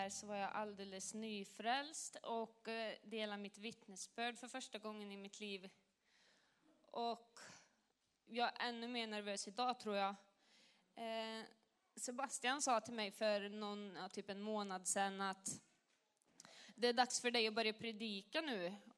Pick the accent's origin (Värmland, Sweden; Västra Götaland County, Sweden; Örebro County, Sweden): Värmland, Sweden; Och de var jätterädda hemma i Värmland.